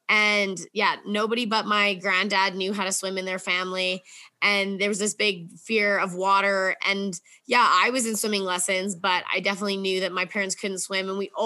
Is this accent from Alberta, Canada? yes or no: yes; Edmonton, Alberta, Canada; So yeah, like I grew up in Edmonton, Alberta, pretty much 50% city girl, 50% farm lake girl.